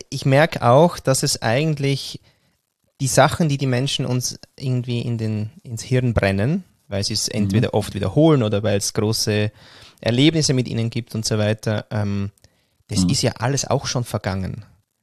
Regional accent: Vienna, Austria; Also ich war ja ein Jahr in Wien und ich war noch nie so allein wie in dem Jahr in meiner Heimat.

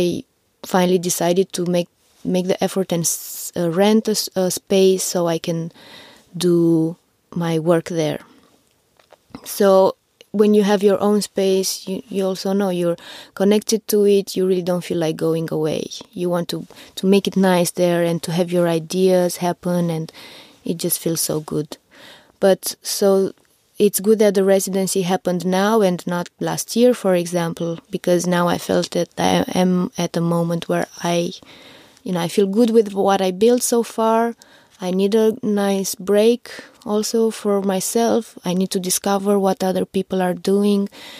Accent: Romania; I don't feel at all anymore like, oh, there's some problem, I'm from Romania

